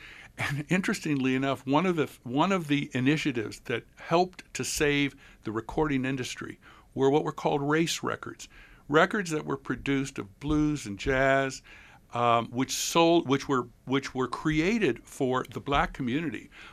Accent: St. Louis, Missouri, United States; I'm from St. Louis with the St. Louis Philharmonic.

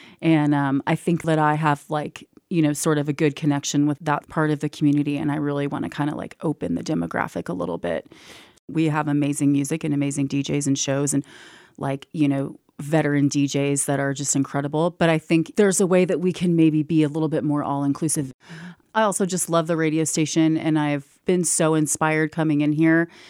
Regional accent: Austin, Texas, United States; also born or lived in Durango / Denver; I am originally from Austin. I've been in the Valley for 10 years by way of Durango for about 10 years and then Denver.

